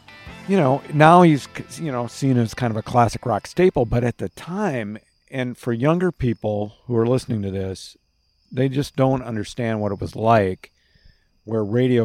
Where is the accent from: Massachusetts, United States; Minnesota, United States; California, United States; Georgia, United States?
Minnesota, United States; Minneapolis; Well, you know, one of the things that where I grew up in Minneapolis, it was a really tight playlists in the rock stations.